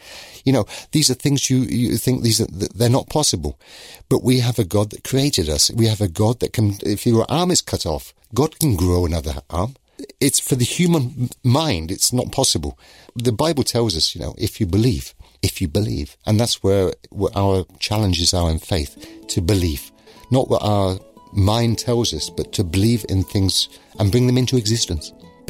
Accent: United Kingdom; I can speak in English, yeah, because I'm British.

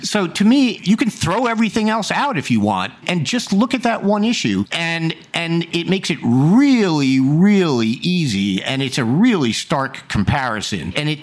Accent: New York, United States; I mean, I grew up in New York. It snowed all the damn time.

